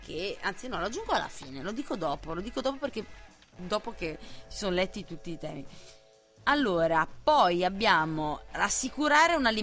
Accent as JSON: {"language": "Italian", "region": "Campania", "country": "Italy", "said": "Esatto, perché io sono campana, da buona campana."}